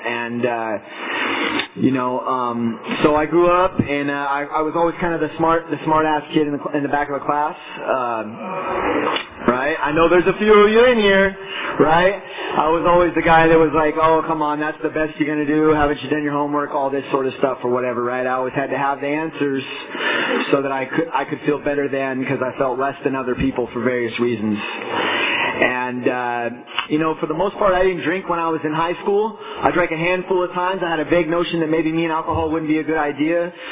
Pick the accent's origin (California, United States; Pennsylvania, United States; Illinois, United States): California, United States; Fresno; My story is that I grew up over here in Fresno.